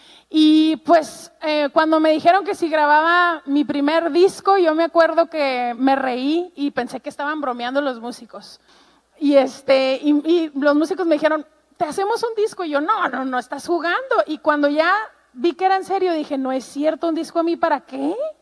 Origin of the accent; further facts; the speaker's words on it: Mexico; yo soy mexicana, los mexicanos somos poquito más seriecitos.